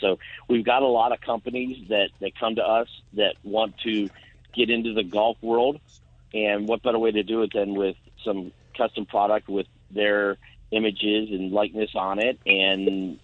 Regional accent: Pennsylvania, United States; I'm from Pennsylvania, so I compare us to, like, if you drink a Miller Lite

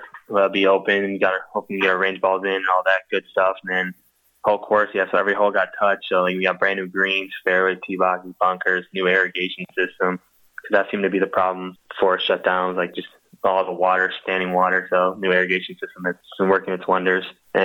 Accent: Geneva, Illinois, United States; because I grew up here in Geneva.

